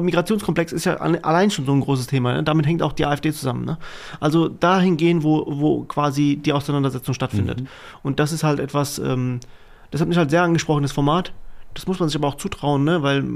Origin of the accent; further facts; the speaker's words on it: Germany; born there; Tatsächlich bin ich selber hier in Deutschland geboren.